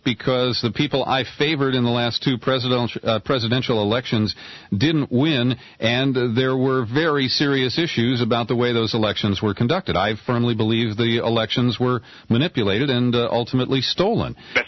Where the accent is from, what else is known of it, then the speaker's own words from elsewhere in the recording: Cincinnati, Ohio, United States; Well, Mark, I grew up in Cincinnati, and even before, Ken Blackwell and the current Bob Taft were in office, we had a lot of problems with Republican dominance of politics in the state.